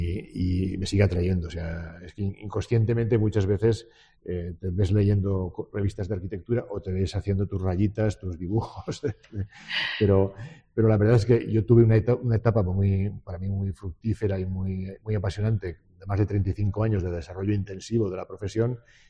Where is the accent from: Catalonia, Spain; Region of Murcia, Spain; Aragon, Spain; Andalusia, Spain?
Aragon, Spain; Cutanda; en la recreación de la batalla de Cutanda, que es mi pueblo, que es el barrio de Calamocha